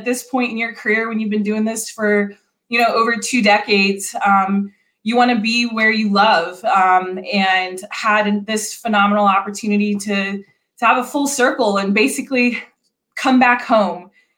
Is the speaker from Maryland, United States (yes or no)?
no; El Paso, Texas, United States; But I was born in the Midwest, but actually raised in West Texas in El Paso. Went to school in Dallas.